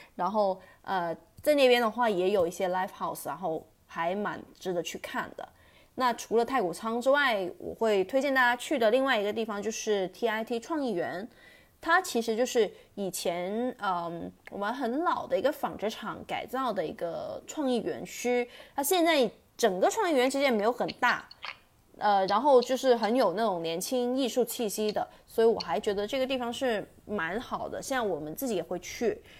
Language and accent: Chinese; Guangzhou, Guangdong, China; 我就是在那个滨江边上长大的嘛，然后我其实基本上从我上小学开始一直到我高中都是在海珠区这边